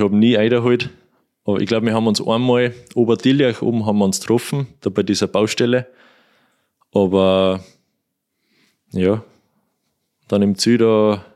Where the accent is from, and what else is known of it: Kuchl, Salzburg, Austria; born or raised there